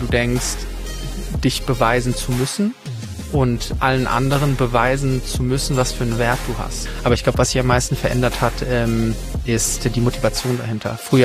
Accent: Heidelberg, Baden-Württemberg, Germany; Tatsächlich Heidelberger Urgestein. Ich bin in Heidelberg geboren, in der schönen Weststadt und bin dann dort zur Schule gegangen, bin in dreisprachig aufgewachsen.

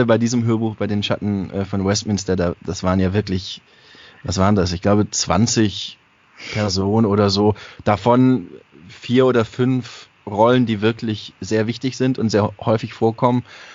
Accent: Baden-Württemberg, Germany; accent: Swabian; Das hat man mir früher auch noch sehr angehört. Das ist inzwischen auch alles abtrainiert. Also ich habe auch Dialekt gesprochen und alles. Also es war jetzt für mich nicht so, also ich war schon Schwabe halt.

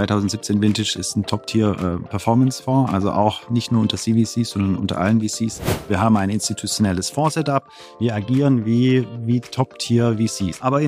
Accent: Horb am Neckar, Baden-Württemberg, Germany; Ich komme aus einem kleinen Dorf oder Ort, 20.000 Einwohner, der Name ist Horb am Neckar, ist nahe dem Schwarzwald bei Tübingen, zwischen Tübingen und Freudenstadt.

